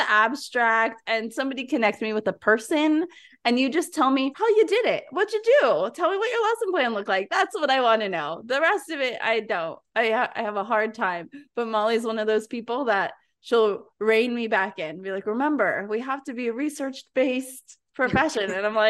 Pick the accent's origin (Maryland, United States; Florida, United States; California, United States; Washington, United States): Florida, United States; Fort Lauderdale; I'm not from Miami, I'm from Fort Lauderdale